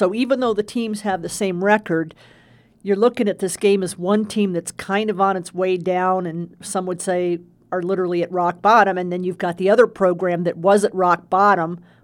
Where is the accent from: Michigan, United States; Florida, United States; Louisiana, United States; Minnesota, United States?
Florida, United States; I mean, when I was a kid growing up in Florida, I used to watch USC-UCLA.